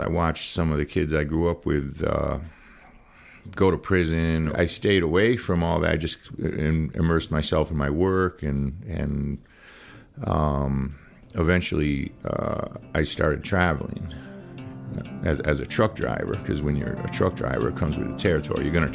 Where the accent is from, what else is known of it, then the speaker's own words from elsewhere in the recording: Hartford, Connecticut, United States; And when I grew up in Hartford, then the next step would have been maybe coke.